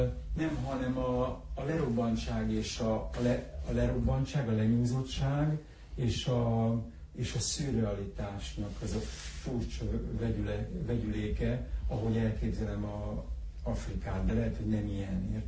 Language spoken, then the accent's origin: Hungarian; Hungary; én ugye elsősorban magyarként voltam ott.